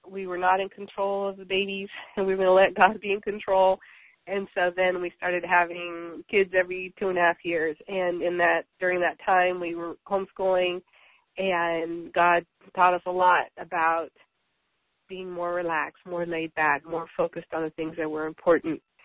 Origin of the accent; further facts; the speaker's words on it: San Jose, California, United States; We're from San Jose, California, and he joined the military